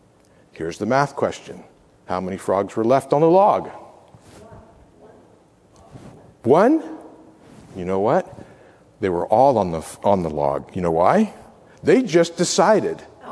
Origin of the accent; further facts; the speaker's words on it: Virginia, United States; What if it's a snake or copperheads where I grew up in Virginia? There's lots of those around.